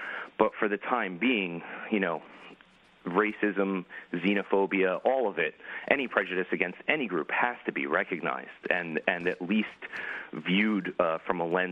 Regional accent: New Jersey, United States; I grew up in New Jersey, and after 9/11

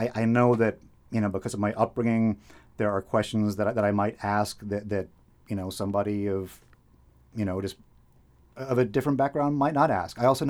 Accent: Boston, Massachusetts, United States; born there; because I was born in Boston.

